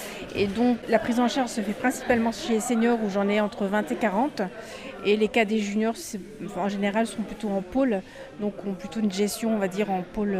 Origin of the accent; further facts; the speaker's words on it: Grand Est, France; Je suis originaire des Ardennes.